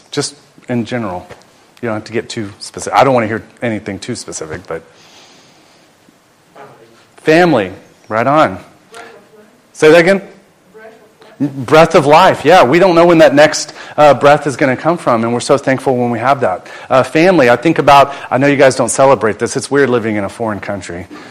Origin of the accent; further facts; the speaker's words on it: United States; You know, as an American, we put a stick of butter in there.